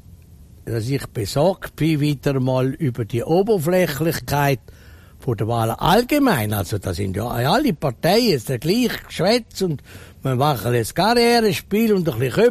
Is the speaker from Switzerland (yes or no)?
yes; Switzerland; ich bin Schweizer Industrieller und Politiker.